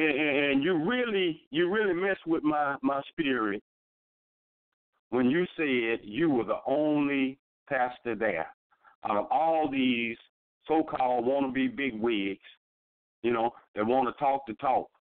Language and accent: English; Mobile, Alabama, United States; you have in Mobile, Alabama, my hometown, you know, you have all these preachers that stand in the pulpit every Sunday preaching unity